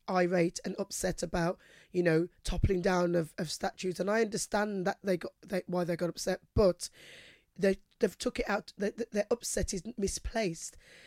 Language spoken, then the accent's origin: English; United Kingdom; I was born here, and in order to celebrate the richness of our history here